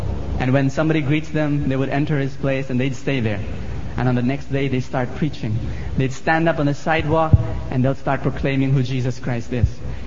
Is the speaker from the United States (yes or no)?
no; Philippines; Hi, I'm from the Philippines. Yes, I'm a missionary from the Philippines.